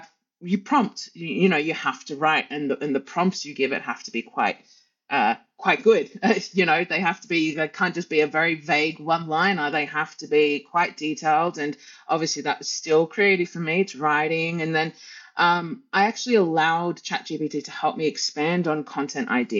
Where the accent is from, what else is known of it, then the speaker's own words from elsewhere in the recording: Australia; now in Italy; I'm an Australian living in Italy.